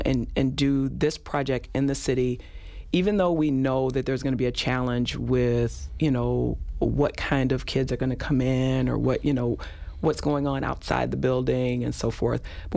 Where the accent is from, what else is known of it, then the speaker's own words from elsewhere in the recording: Detroit, Michigan, United States; And I grew up in Detroit where we had a big J.L. Hudson's building, and it was an experience.